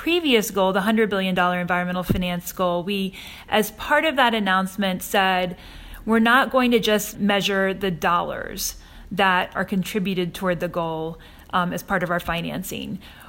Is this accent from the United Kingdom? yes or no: no; Virginia, United States; it takes place in my home state of Virginia